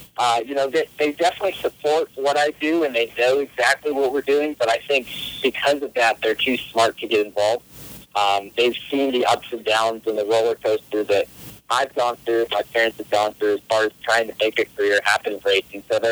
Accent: Hawaii, United States; Being that I grew up in Maui, obviously always went to the beach and was surfing and windsurfing and things like that.

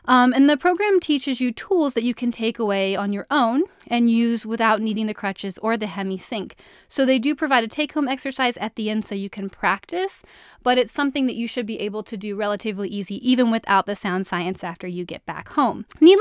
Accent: Virginia, United States; now in Los Angeles, United States; And I'm from Virginia, so I do miss that delicious home-style cooking, and I can't find a lot like it

